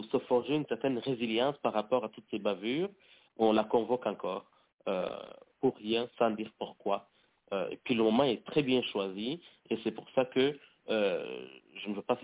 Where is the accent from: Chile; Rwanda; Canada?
Rwanda; parce que nous sommes tous des Rwandais, nous sommes des citoyens et citoyennes rwandaises, le pays est à nous, le Rwanda c'est notre pays